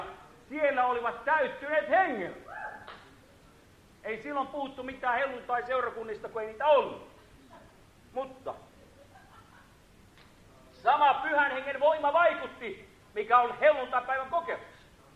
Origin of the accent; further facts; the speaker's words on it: Salo, Southwest Finland, Finland; Meillä Turussa, me olemme Saloista, mutta Turussa kokoonnumme joka kuukausi